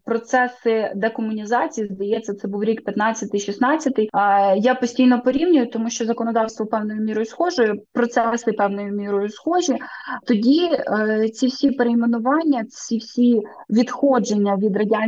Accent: Odesa, Odesa Oblast, Ukraine; якщо знову ж таки апелювати до моєї рідної Одеси

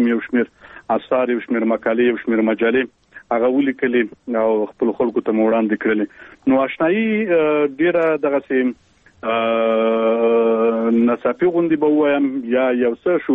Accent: Khost, Afghanistan; born there; او زه په خوست ولایت کې پیدا شوی یم او عمر مې تقریبا اوس نو 28 کلنې ته برسېږي

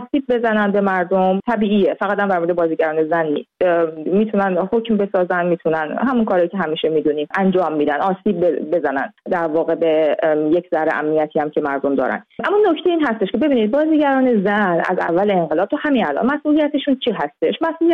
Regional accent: Iran; من هم از ایرانم اومدم

